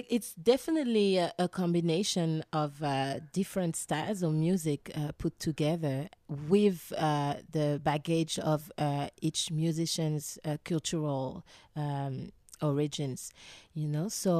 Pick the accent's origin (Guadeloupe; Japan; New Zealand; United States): Guadeloupe; But I come from Guadeloupe, you know, and I really don't know.